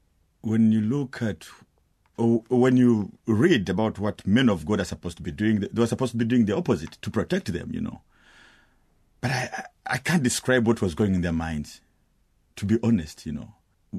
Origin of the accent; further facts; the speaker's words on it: Uganda; I was born a refugee. My parents fled the first genocide of 59. So I was born and raised in Uganda.